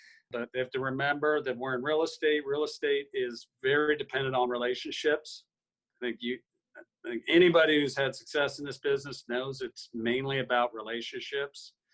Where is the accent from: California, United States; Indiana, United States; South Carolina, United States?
California, United States; I grew up in Southern California, but I don't manage anything in California.